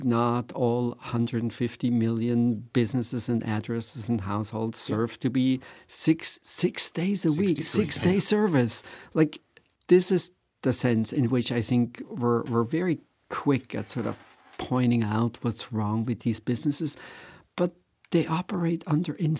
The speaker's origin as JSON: {"language": "English", "country": "Switzerland", "tie": "born or raised there", "lives_now": "United States", "said": "As both of you know, I grew up in Switzerland."}